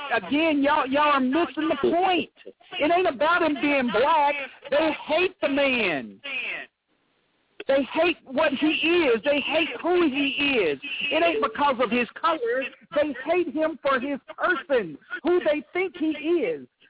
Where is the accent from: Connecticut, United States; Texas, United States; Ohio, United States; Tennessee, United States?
Tennessee, United States; I'm from Tennessee. I guarantee you that's not going